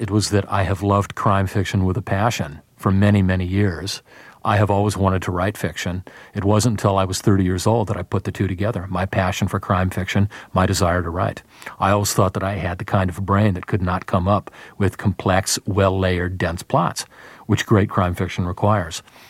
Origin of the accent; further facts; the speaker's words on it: Los Angeles, California, United States; Well, essentially, I am from there. If I was from Moose Breath, Montana, I'd write long, dark, violent books about Moose Breath, Montana. I grew up there in the 1950s. I'm 42 now.